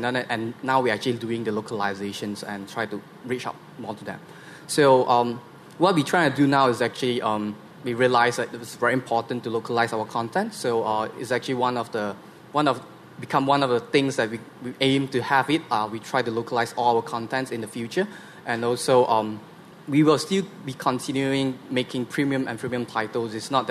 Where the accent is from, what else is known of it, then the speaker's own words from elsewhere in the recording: Malaysia; I'm from Malaysia.